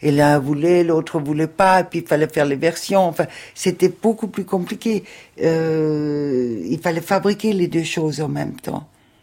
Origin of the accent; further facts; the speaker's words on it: France; Mais en tant que Français, c'était un tout petit peu, compliqué.